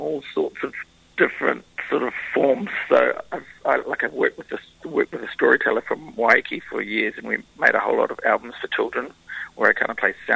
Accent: Kaikohe, Northland, New Zealand; I'm from Kaikohe.

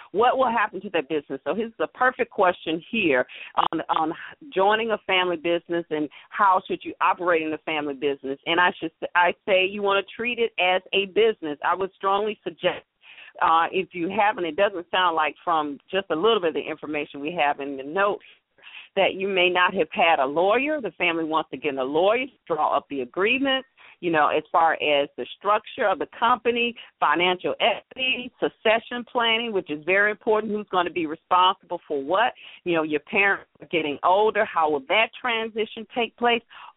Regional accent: Atlanta, Georgia, United States; I had the privilege of growing up in Atlanta

